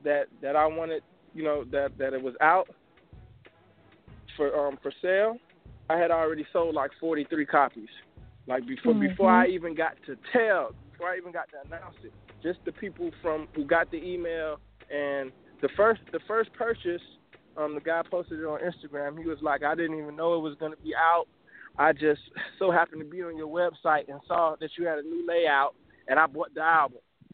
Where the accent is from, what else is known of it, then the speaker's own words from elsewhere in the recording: Miami, Florida, United States; I'm from Miami.